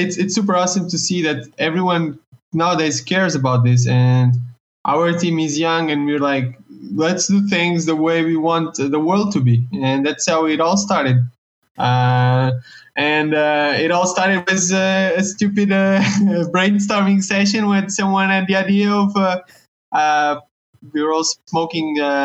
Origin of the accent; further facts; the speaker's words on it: Portugal; English is a second language; Actually, I'm from Portuguese. I'm here because my family is here.